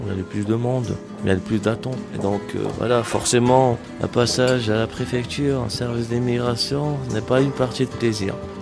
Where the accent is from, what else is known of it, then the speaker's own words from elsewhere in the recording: Kabylie, Algeria; je me compare toujours à mon enfance kabyle en Algérie, qui est autre, avec notre culture, notre manière de vivre, notre mode de vie.